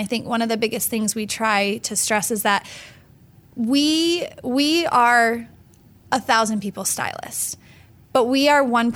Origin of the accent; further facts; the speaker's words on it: Midwest, United States; Yes, very Midwest.